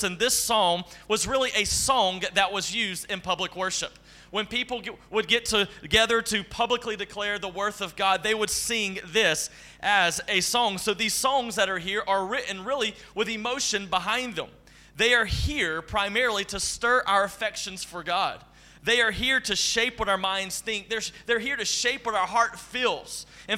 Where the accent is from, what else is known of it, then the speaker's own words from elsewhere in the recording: Georgia, United States; accent: southern; now in Wake Forest, United States; And if you are noticing the southern accent, that's because I'm originally from Georgia, and we call that the Deep South in America.